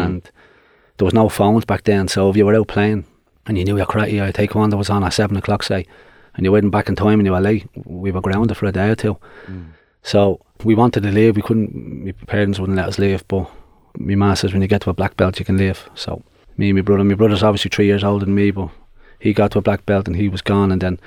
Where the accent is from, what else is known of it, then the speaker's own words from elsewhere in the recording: Dublin, Leinster, Ireland; So, growing up, we were living in O'Devney Gardens. That's where I grew up. And we ended up moving to Cabra.